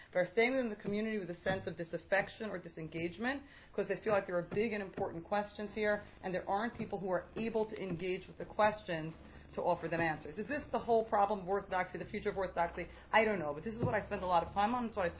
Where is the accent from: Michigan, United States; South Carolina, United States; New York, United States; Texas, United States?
New York, United States; Brooklyn; I was raised in the Black Hat, Yeshivish, Haredi, if you'd like, community in Brooklyn.